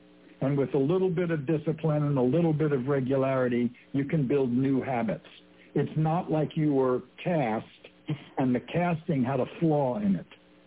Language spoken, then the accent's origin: English; Englewood, United States; I grew up in Englewood for a good part of my